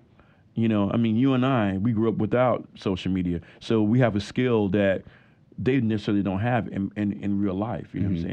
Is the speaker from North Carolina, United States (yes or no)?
yes; Chapel Hill, North Carolina, United States; I mean, we grew up here in Chapel Hill music scene.